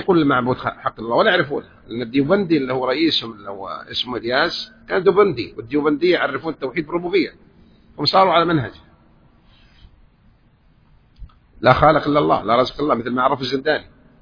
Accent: Saudi Arabia; يدرسوه في المدارس عندنا في السعودية

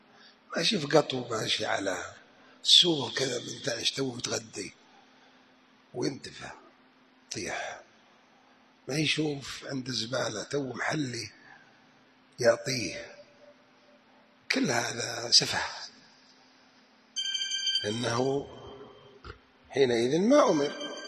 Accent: Jeddah, Makkah Province, Saudi Arabia; أذكر عجوز هنا عندنا في جدة

